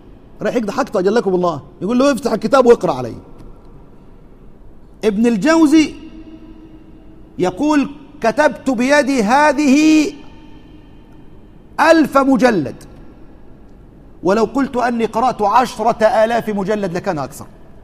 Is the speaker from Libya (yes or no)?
no; Egypt; ومش عارف أعملها ودن قطة زي بيقولوا عندنا في مصر